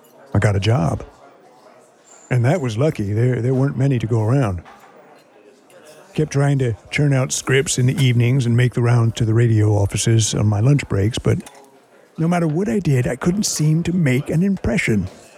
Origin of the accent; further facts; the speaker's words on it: Fleming, Ohio, United States; born there; I was born in Fleming, Ohio in 1921.